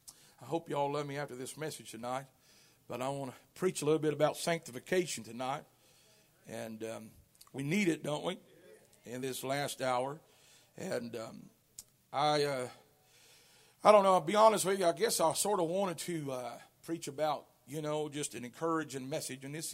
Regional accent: Kentucky, United States; Honey, we're just strange. We're from Kentucky.

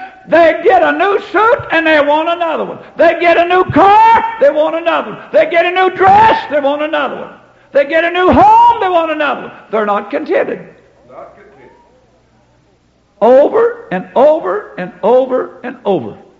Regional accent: Kentucky, United States; I was born and raised down in Kentucky, where I never seen an automobile ever 4 or 5 months. I walked to high school 5 miles one way.

